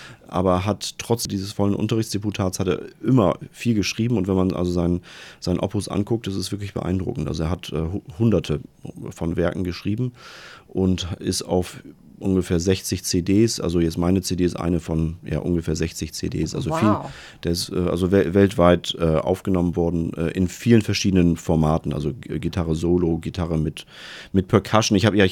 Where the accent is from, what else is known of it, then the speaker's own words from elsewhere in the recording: Bremerhaven, Bremen, Germany; Naja, also ich bin in Bremerhaven aufgewachsen